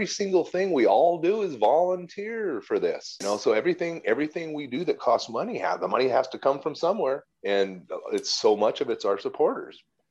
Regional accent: South Dakota, United States; now in Florida, United States; Now, I grew up in South Dakota, which is such a dry place

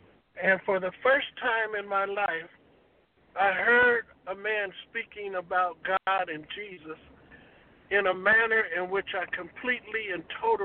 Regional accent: Denver, Colorado, United States; But then I have a childhood friend who I grew up with in Denver, Colorado

